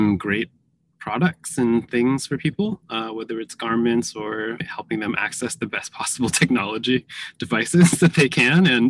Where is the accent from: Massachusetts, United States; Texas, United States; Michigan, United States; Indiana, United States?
Massachusetts, United States; Yeah, I grew up in Massachusetts, which was a really interesting place to spend one's formative years in the 80s and early 90s. My family is definitely Cambodian.